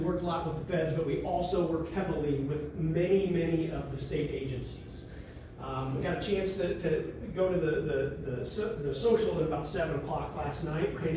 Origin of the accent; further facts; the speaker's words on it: Lincoln, Nebraska, United States; I come from Lincoln, Nebraska is my hometown, right in the heart of the Midwest there, so.